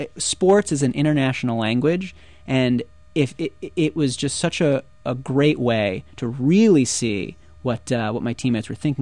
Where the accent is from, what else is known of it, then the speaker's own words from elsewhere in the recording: Philadelphia, Pennsylvania, United States; now in Brooklyn, United States; you know, I'm from Philly, but I'm living in Brooklyn now.